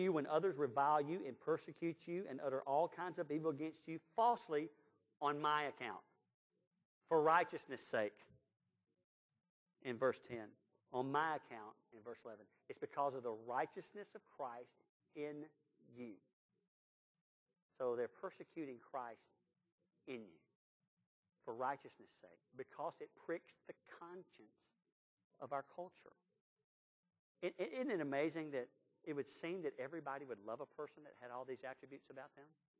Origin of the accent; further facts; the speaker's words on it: Birmingham, Alabama, United States; You know, I grew up in East Birmingham, not too far from Woodlawn, where Woodlawn Baptist Church was located. And I went to Banks High School.